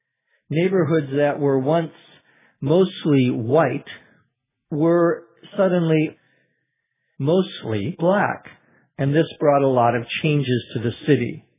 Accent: Minnesota, United States; and my home state of Minnesota.

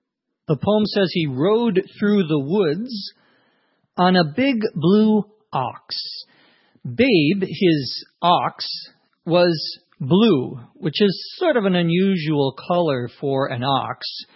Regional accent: Minnesota, United States; including in my home state, the home of Paul Bunyan, after all, Brainerd, Minnesota.

